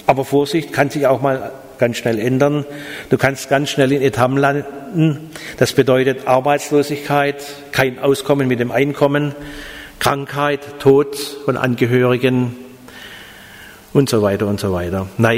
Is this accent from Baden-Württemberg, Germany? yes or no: yes; Heilbronn, Baden-Württemberg, Germany; Ich komme aus der Gegend von Heilbronn.